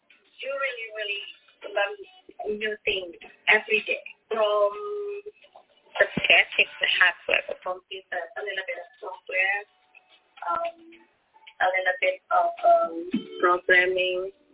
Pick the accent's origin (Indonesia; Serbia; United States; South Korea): Indonesia; I am originally from Indonesia.